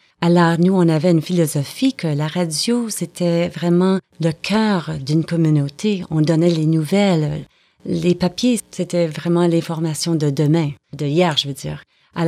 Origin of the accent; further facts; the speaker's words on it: Quebec, Canada; C'est comme dire, je suis québécoise et vous êtes française.